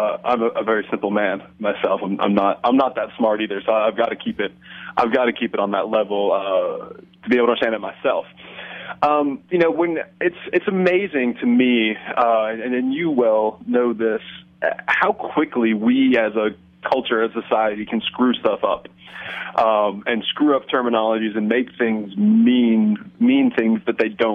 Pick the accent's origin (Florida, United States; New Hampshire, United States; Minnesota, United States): Florida, United States; Apalachicola; just down the road from where I grew up in Apalachicola, you know, some of the best oysters in the world, when the hurricanes or BP aren't in there screwing things up.